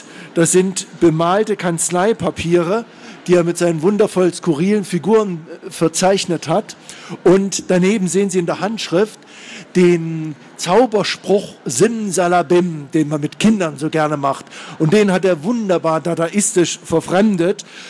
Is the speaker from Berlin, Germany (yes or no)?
no; Thuringia, Germany; Ich komme also aus Thüringen, ich wohne in Jena